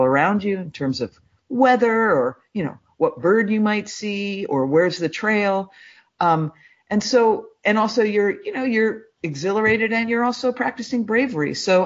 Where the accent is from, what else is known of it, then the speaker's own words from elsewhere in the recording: United States; I'm an American woman